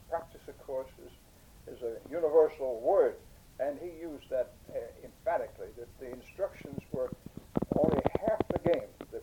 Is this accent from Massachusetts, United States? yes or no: yes; Boston, Massachusetts, United States; I was born in Jamaica Plain, Boston, Mass. I moved, the family moved from there to South Boston to Dorchester, and that's where I grew up, in Dorchester.